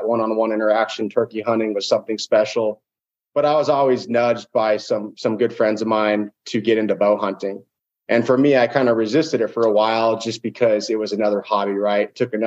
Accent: Colorado, United States; I grew up down in Southern Colorado.

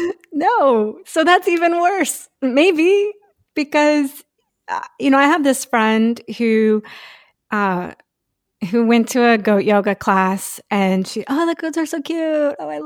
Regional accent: the South, United States; And I mean, I'm from the South, so it wasn't like I'd never heard that stuff before

